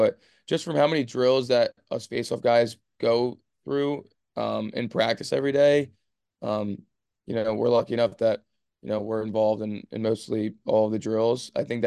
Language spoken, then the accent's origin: English; West Chester, Pennsylvania, United States; I'm from Westchester, Pennsylvania. I started playing for Westchester Lacrosse.